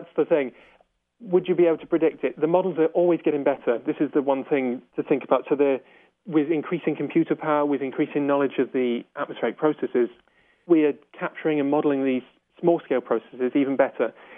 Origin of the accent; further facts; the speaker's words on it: United Kingdom; I'm from Britain, that's right, it's certainly not as cold.